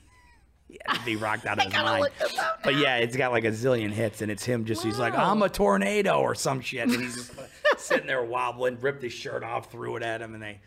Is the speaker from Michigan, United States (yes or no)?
no; Rochester, New York, United States; No, I'm from Rochester, New York.